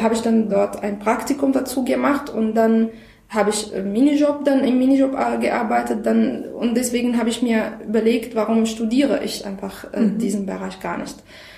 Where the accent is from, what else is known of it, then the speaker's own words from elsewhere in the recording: Syria; German is a second language; now in Germany; ich komme aus Syrien. Ich lebe in Deutschland seit ungefähr 7 Jahren.